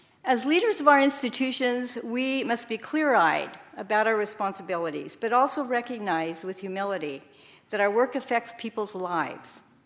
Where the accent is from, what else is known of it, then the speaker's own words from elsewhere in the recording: Oregon, United States; I grew up in Oregon in a conservative Mennonite congregation where leadership and gender roles were clearly defined, and men spoke for the women.